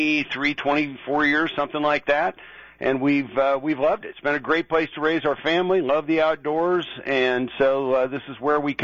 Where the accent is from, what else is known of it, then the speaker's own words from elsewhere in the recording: Iowa, United States; Well, Craig, I was born and raised in Iowa, and went to undergraduate there at the University of Iowa